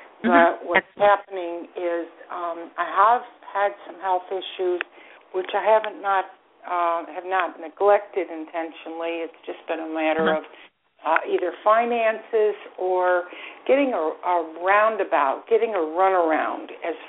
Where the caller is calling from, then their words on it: Florida, United States; I'm calling you from Florida.